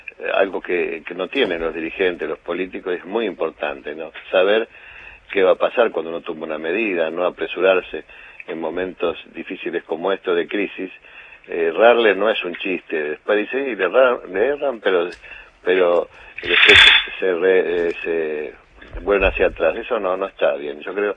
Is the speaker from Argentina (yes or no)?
yes; Argentina; como argentino